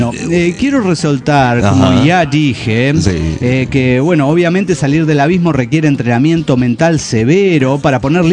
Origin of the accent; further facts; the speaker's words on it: Oaxaca, Mexico; de Oaxaca.